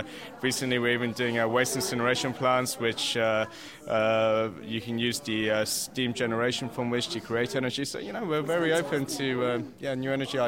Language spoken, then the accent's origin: English; London, United Kingdom; I used to label myself as a little Iranian arms dealer, you know, because, the Iran-Iraq war was going on, and I was brought up in North London